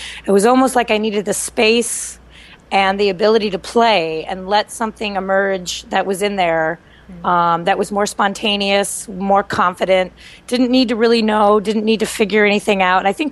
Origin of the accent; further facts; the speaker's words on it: Midwest, United States; I grew up in the Midwest, where the word feminist was kind of a bad word.